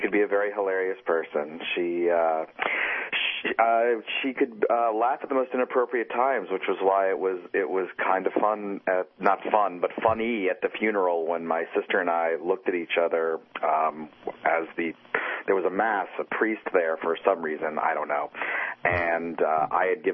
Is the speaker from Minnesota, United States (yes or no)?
no; Lafayette, Louisiana, United States; one of the things that she had kept was a newspaper, about Obama's victory from my hometown or where my family is in Lafayette, Louisiana.